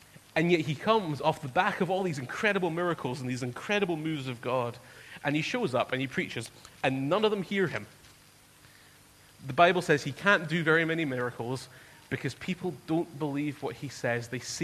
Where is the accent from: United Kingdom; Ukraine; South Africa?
United Kingdom; Aberdeen, Scotland; I grew up in Aberdeen in the northeast, and Aberdeen's a big town.